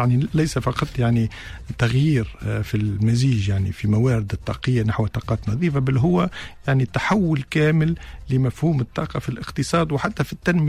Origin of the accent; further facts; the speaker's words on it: Tunisia; احنا في تونس شوف ديما في كل الشركات تنجم تتحدث على كلفة الاستغلال